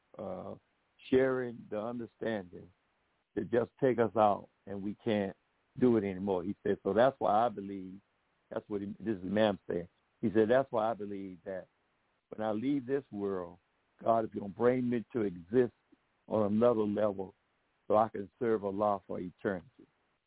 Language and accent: English; Florida, United States; Being born and raised in the South, in Florida, and remembering those Sunday dinners